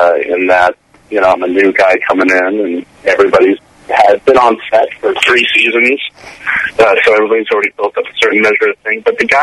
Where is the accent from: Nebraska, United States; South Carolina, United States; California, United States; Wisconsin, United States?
California, United States; San Diego; now in Los Angeles, United States; I was born and raised in San Diego and just moved to Los Angeles